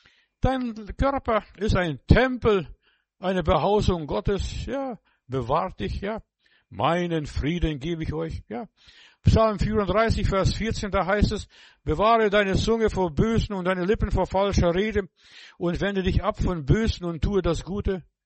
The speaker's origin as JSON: {"language": "German", "region": "Bavaria", "country": "Germany", "said": "Ja, ich weiß, bei uns im Bayerischen Wald"}